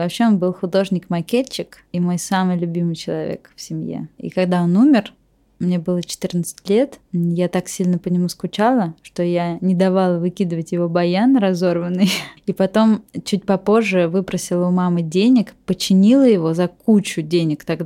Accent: Moscow, Russia; born there; я родилась в Москве.

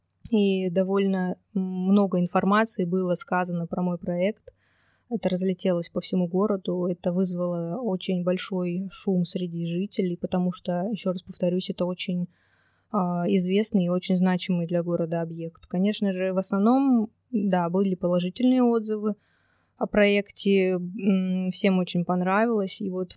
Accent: Tver, Tver Oblast, Russia; also born or lived in Veliky Novgorod; Да, это мой родной город.

